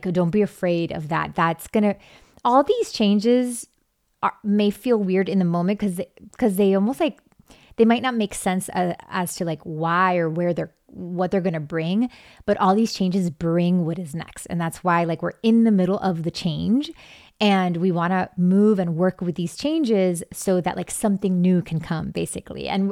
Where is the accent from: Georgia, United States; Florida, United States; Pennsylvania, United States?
Florida, United States; Miami; accent: Miami; now in Los Angeles, United States; I remember changing my sound when I moved from Miami to LA. I had such a Miami accent. People say that I still have it, but I feel like, you know, I've changed it ever since.